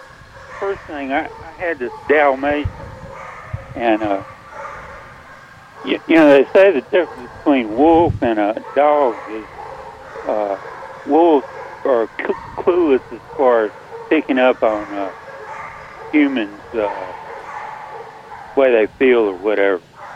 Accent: Smithfield, North Carolina, United States; I grew up in Smithfield. I was born in 1950.

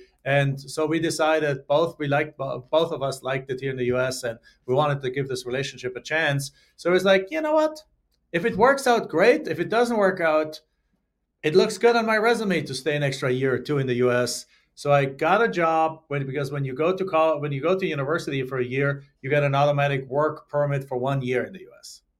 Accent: Germany; moved away as an adult; now in United States; I'm spending more than half of my life in the United States already. I'm from Germany. I came here.

